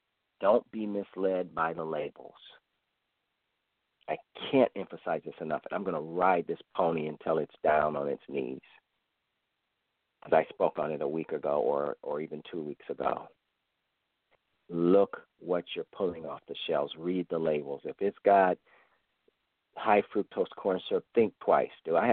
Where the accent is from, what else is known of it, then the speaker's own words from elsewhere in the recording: Florida, United States; now in New York, United States; in Florida, my home state, Ohio, New York, my current state